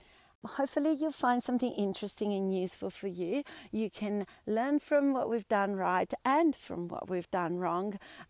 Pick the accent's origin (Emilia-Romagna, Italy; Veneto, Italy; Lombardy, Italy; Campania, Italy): Emilia-Romagna, Italy; Bologna; As I was growing up in Italy, in the town of Bologna, I was dreaming of having lots of animals, especially dairy goats.